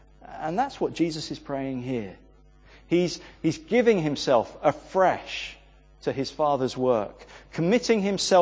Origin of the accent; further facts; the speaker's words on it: Dover, South East England, United Kingdom; Growing up in Dover, I've always loved seeing Dover Castle lit up at night.